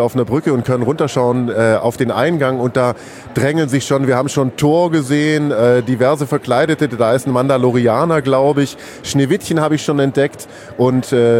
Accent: Ulm, Baden-Württemberg, Germany; Wir sind aus Ulm, das ist ja quasi auch Südwest.

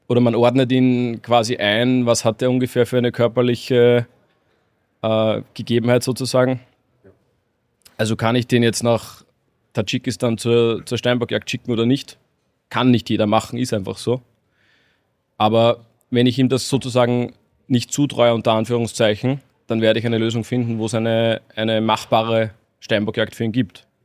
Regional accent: Austria; Wir sind ja Österreicher, also wir gehen auch zu Hause am Berg jagen.

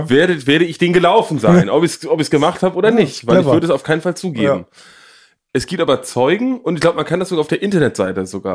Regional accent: Berlin, Germany; als Berliner

